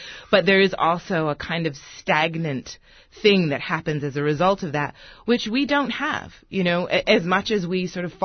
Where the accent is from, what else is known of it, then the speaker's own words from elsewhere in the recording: United States; And finally, it was like, I'm American.